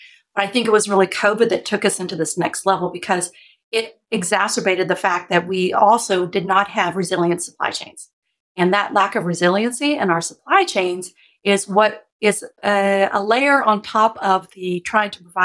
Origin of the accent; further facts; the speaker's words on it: Kentucky, United States; I grew up in Kentucky. So I went from Kentucky to North Wales.